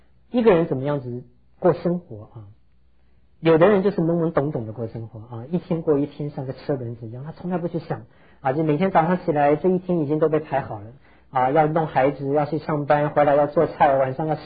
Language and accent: Chinese; Taiwan; 我想我们从台湾来的都知道他